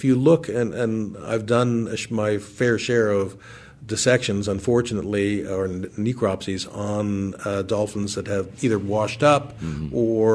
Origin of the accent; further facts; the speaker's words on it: Montreal, Quebec, Canada; And I know this from growing up in Montreal